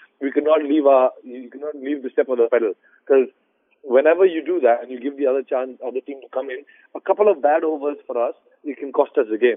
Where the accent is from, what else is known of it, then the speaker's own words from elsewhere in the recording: Delhi, India; I'm from Delhi.